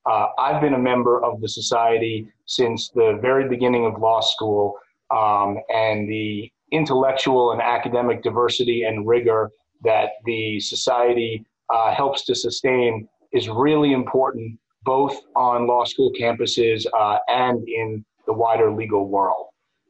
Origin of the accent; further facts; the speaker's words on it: New York, United States; But anyway, in terms of my background, I grew up on Long Island in New York.